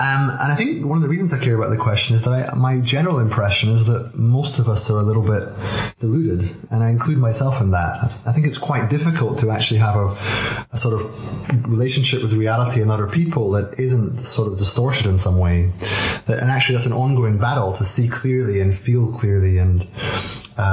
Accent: Aberdeen, Scotland, United Kingdom; born there; I was born in Aberdeen in 1977.

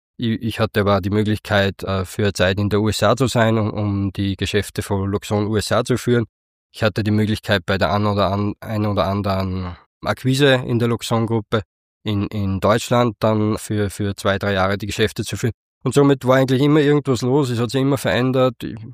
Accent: Eigenschlegel, Upper Austria, Austria; Bin aufgewachsen in Eigenschlegel, bin dort eines von 3 Kindern, das jüngste, habe 2 ältere Schwestern. Ich würde sagen, ich bin so aufgewachsen, wie man am Land eben aufwächst

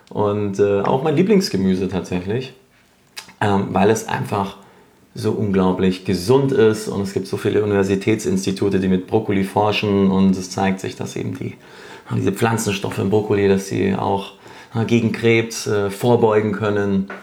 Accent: Bayreuth, Bavaria, Germany; in Bayreuth, in meiner Heimatstadt. Und dann bin ich nach München

